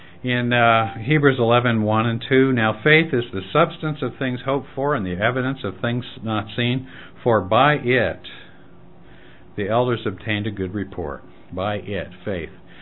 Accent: Mahomet, Illinois, United States; Just like I'm from Mahomet. I'm not a Mohammedan. I'm from Mahomet.

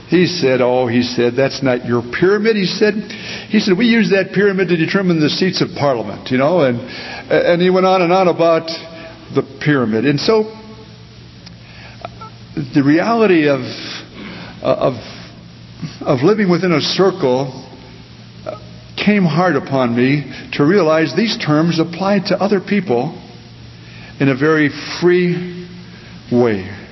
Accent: Detroit, Michigan, United States; I grew up in Detroit, had the privilege of growing up in a large Sunday school, coming to general conventions with groups of 150 youngsters

